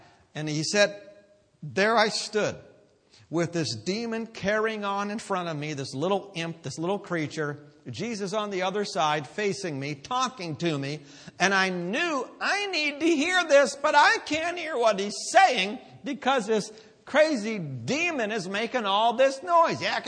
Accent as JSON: {"language": "English", "region": "Pennsylvania", "country": "United States", "accent": "Pennsylvania", "said": "You know, it was drawing, that's my wonderful Pennsylvania accent."}